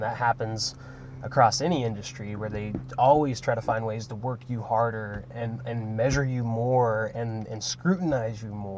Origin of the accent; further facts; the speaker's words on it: the South, United States; And, like, growing up in the South and around here, it's just people just keep their heads down and don't speak out.